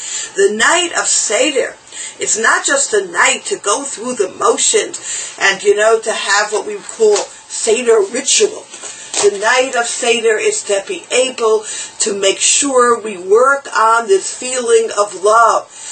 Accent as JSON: {"language": "English", "region": "New York", "country": "United States", "tie": "born or raised there", "said": "So being a sheltered Ramat Beit Shemesh girl, and I growing up as a New Yorker, and being a helicopter parent"}